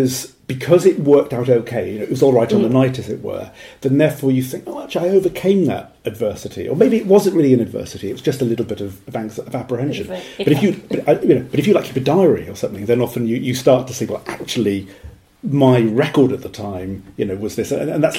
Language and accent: English; Wales, United Kingdom; although I don't speak Welsh, I'm from Wales